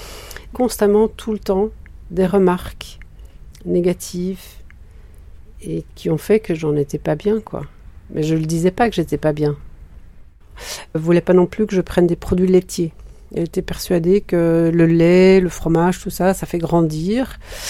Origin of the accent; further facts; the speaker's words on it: Antwerp, Flanders, Belgium; now in Paris, France; j'habite à Paris, donc j'ai 60 ans, j'ai grandi en Belgique, dans le Nord, à Anvers. Je suis la plus jeune de 5 enfants, la plus jeune mais la plus grande. Une famille bourgeoise, catholique